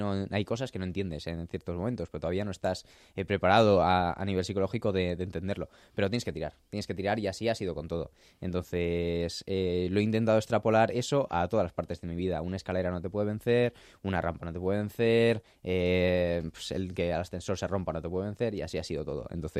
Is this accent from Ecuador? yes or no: no; Canary Islands, Spain; born there; Pues a ver, yo nací en Canarias